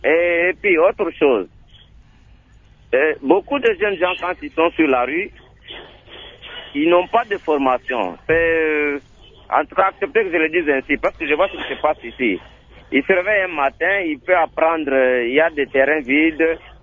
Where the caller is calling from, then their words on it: Kananga, Kasaï-Central, DR Congo; on est en train de le vivre ici chez nous à Kananga et puis partout ailleurs aussi, je pense